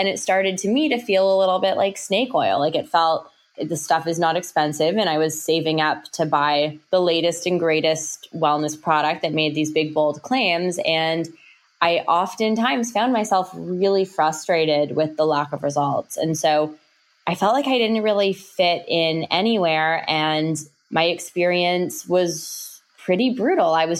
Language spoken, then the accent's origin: English; Toronto, Ontario, Canada; Yeah. So I'm Canadian. I grew up in Toronto.